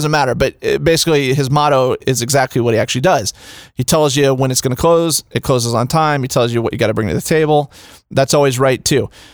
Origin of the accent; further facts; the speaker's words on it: Ames, Iowa, United States; growing up in Ames